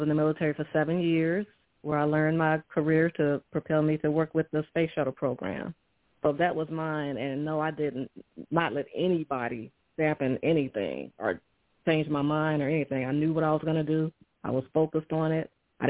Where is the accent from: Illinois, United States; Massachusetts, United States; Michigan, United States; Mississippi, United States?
Mississippi, United States; Mossman; moved away; As a little girl, my main dream was to leave my hometown. I didn't have a dream of I want to be in a certain career or anything. I just wanted to leave Mossman, Mississippi. I love my hometown.